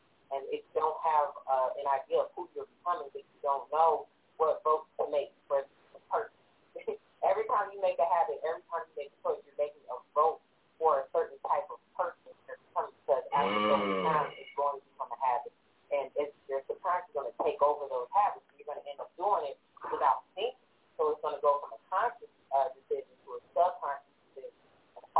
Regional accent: New York, United States; I'm from New York.

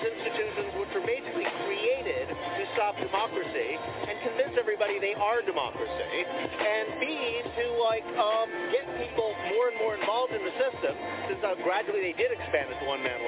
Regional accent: United States

